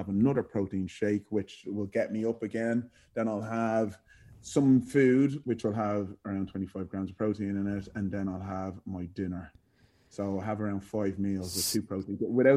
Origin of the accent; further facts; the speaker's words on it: Clonsilla, Leinster, Ireland; moved away as an adult; now in England; So it's beside Blanchardstown. So, yeah, I grew up in Clonsilla, lived there until I was 19, and then I moved to England to play football